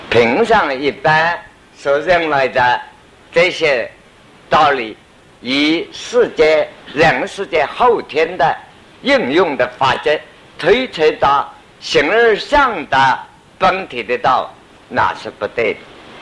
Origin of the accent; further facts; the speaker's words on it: China; 我们中国人现在叫它手表